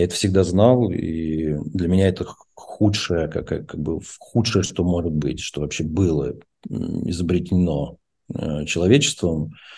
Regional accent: Odesa, Odesa Oblast, Ukraine; по отцовской линии, например, мы все с Украины, и я детство проводил в Одессе, и это какая-то другая часть меня, которая мне также важна, поэтому Одесса – это тоже какая-то моя малая родина.

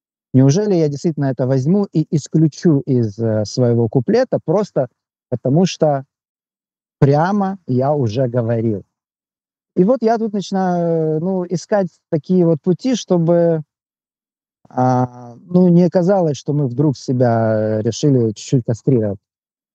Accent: Russia; moved away as an adult; Я уезжал из России полным негодования, разочарования, злости на то, как ведут себя мои соотечественники

